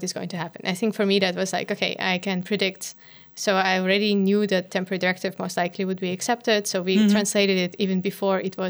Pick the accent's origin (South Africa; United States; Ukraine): Ukraine; Irpin, Kyiv Oblast; I'm from Irpin.